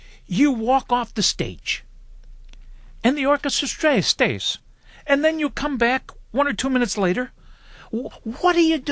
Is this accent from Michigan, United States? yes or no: no; Chicago, Illinois, United States; When you conduct in Paris or Germany or Seoul or Chicago, my hometown, is it different based upon the orchestra?